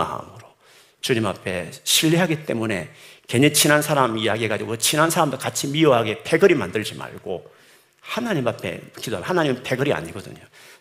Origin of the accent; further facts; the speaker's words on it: Gyeongsang, South Korea; 저같이 경상도 출신들은 더더욱이나 이렇게.